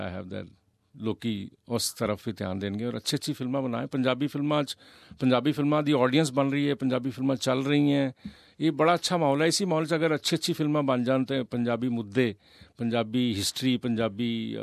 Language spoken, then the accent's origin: Punjabi; Delhi, India; born there; ਮੈਂ ਦਿੱਲੀ 'ਚ ਪੈਦਾ ਹੋਇਆ ਸੀ, ਤਾਂ ਦਿੱਲੀ 'ਚ ਤਾਂ ਮੈਂ ਕਹਿੰਦਾ bye default everybody is Punjabi, Punjabi ਬੋਲਣੀ ਤਾਂ ਆਪਣੇ ਆਪ ਹੀ ਆ ਜਾਂਦੀ ਹੈ।